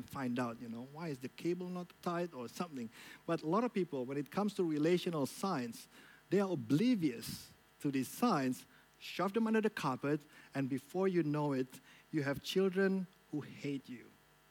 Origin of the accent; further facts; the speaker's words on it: Jakarta, Indonesia; I come from Jakarta. It's a big city.